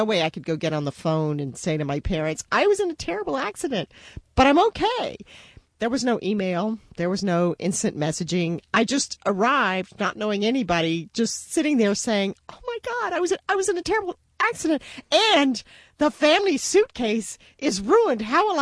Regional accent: United States; I'm an American, you're British

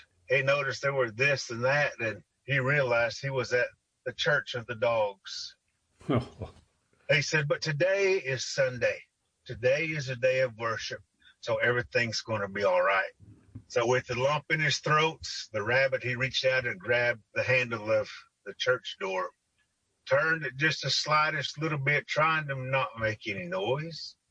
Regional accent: Tahlequah, Oklahoma, United States; I'm from Tahlequah, Oklahoma. I'm a full-blood Catoosa Cherokee.

